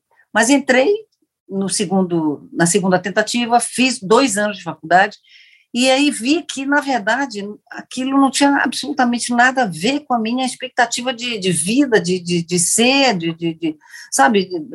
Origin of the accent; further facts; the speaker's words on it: Belém, Pará, Brazil; now in Rio de Janeiro, Brazil; eu cheguei no Rio de Janeiro, vinda de Belém, né, que sou paraense, em 81